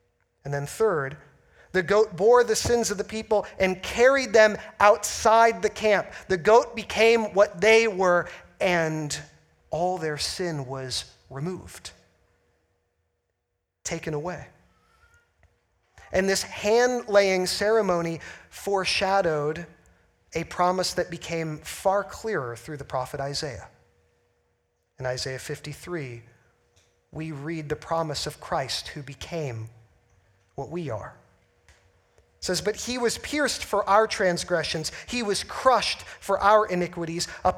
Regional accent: United States; I mean, I'm an American.

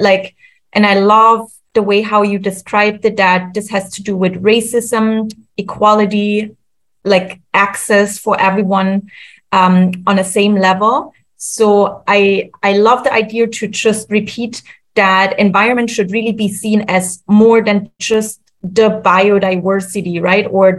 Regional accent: Germany; I was going to give an example in my home country, Germany

